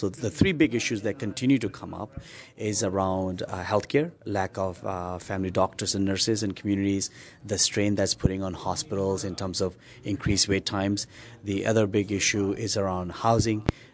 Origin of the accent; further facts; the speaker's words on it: Ontario, Canada; I'm from Southern Ontario, so I'm really mindful of the fact is what I know.